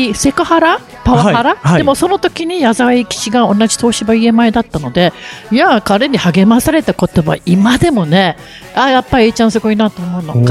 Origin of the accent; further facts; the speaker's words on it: Okinawa, Japan; born there; also born or lived in San Francisco, United States; 沖縄で生まれたんですが、実家がアメリカサンフランシスコということでね、